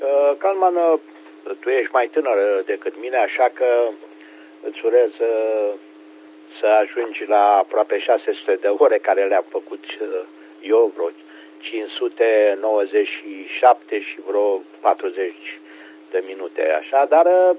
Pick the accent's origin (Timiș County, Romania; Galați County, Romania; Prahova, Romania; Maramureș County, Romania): Prahova, Romania; Ploiești; Da, eu sunt din Ploiești.